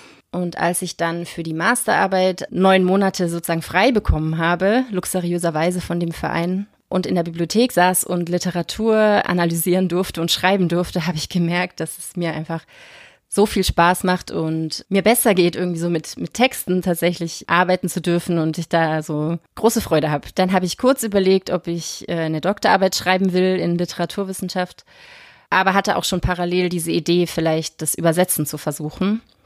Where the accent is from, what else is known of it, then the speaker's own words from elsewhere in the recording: Bavaria, Germany; ich bin in Franken, also in Bayern, zur Schule gegangen und auch aufgewachsen, allerdings mit Eltern aus Ostdeutschland